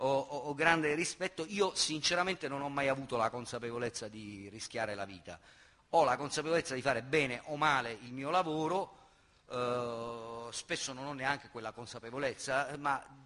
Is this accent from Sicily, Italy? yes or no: yes; Sicily, Italy; noi siamo siciliani anche abbastanza litigiosi